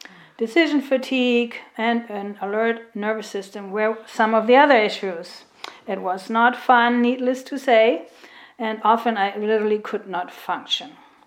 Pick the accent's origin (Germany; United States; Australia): Germany; Northern Germany; We are both from Germany. She's from the south, I'm from the north